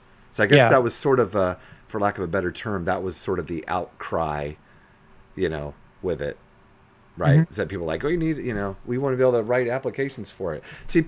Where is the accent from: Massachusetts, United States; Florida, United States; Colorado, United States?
Florida, United States; Jacksonville; also born or lived in Virginia; We moved from Virginia back to my hometown of Jacksonville, Florida in 2005.